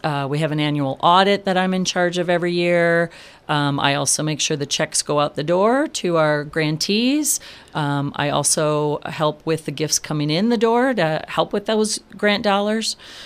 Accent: Detroit, Michigan, United States; also born or lived in Lansing; now in Grand Haven, United States; Originally I grew up in the Detroit area.

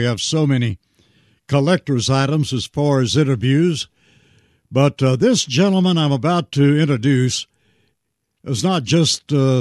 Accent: Shamrock, Texas, United States; born there; I was born in Shamrock, Texas, and they are about 50 miles apart.

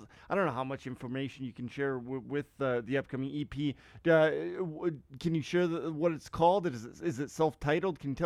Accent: Saskatoon, Saskatchewan, Canada; Me growing up in Saskatoon, we used to do that quite often.

